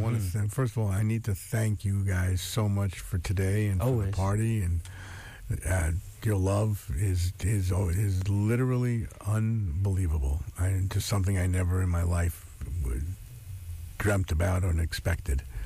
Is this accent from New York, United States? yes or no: yes; New York, United States; I'm from Long Island.